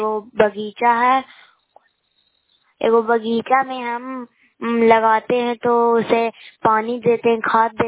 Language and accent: Hindi; Bihar, India; मैं नालंदा जिला के रहने वाली हूँ।